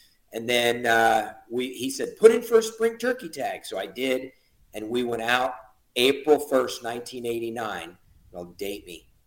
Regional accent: Illinois, United States; also born or lived in Colorado; now in Florida, United States; So born and raised in Central Illinois, lived in Colorado for 10 years, and I've been down to in Florida for just over 20 years now, land of Osceola.

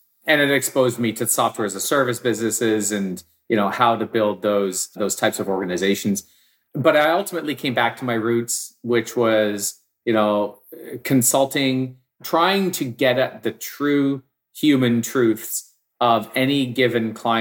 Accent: Victoria, British Columbia, Canada; now in Vancouver, Canada; I grew up in Victoria. I moved to Vancouver and I decided that I'm going to get into this world of marketing research.

